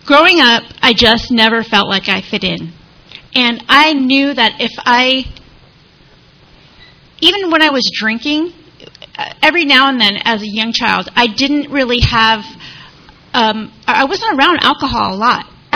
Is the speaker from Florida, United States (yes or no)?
no; New Jersey, United States; I was brought up in New Jersey. I know the Jersey Shore.